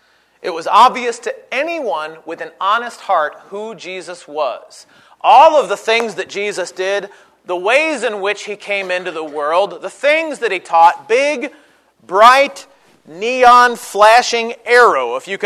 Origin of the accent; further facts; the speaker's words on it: Chicago, Illinois, United States; I grew up in Chicago. It's just in my blood.